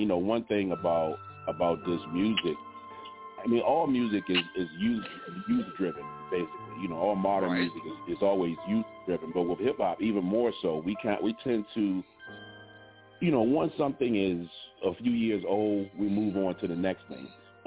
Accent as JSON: {"language": "English", "region": "Virginia", "country": "United States", "said": "And I'm not a New Yorker, I'm from Virginia."}